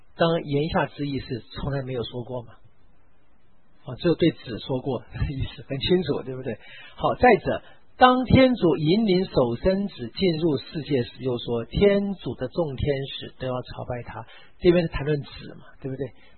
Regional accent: China; 我们中国人讲的这个起承转合是非常美的

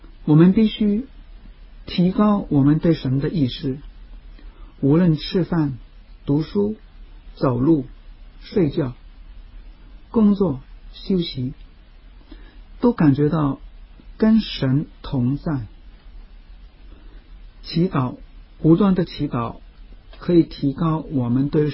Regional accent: China; 我们中国人讲举头三尺有神明

